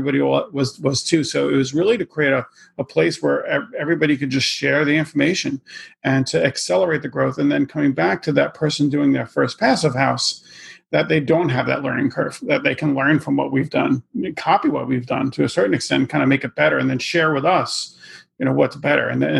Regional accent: New York, United States; So I'm originally from New York, still in New York. I live in Brooklyn, New York

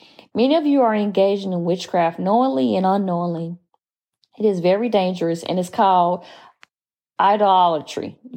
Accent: Southern US, United States; well, I know I'm a Southerner

